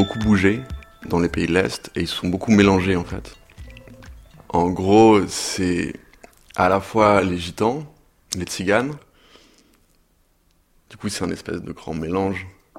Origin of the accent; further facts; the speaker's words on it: Lyon, Auvergne-Rhône-Alpes, France; À Lyon, dans la banlieue de Lyon. Dans des tours, quartier populaire. Je devais être le mec le plus blanc, je pense, de mon quartier.